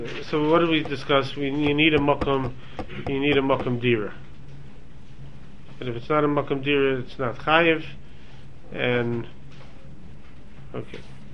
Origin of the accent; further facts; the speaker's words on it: Brooklyn, New York, United States; I don't know, I grew up in Brooklyn.